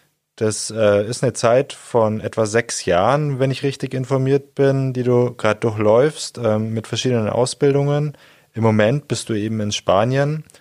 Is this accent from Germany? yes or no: yes; Bavaria, Germany; meinem Heimatort im Westallgäu